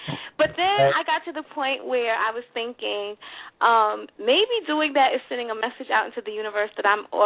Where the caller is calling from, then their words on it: New York, United States; I'm calling from New York.